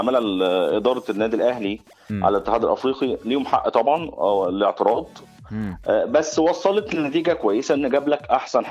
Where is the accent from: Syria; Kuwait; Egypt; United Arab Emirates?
Egypt; Cairo, Cairo Governorate; من القاهره.